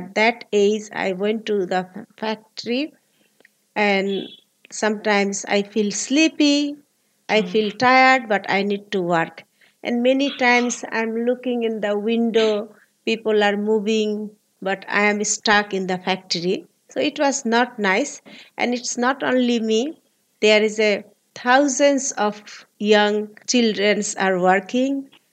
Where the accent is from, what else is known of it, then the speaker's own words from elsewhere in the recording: Dhaka, Dhaka Division, Bangladesh; born there; English is a second language; I was born in Bangladesh, Dhaka City, 1973.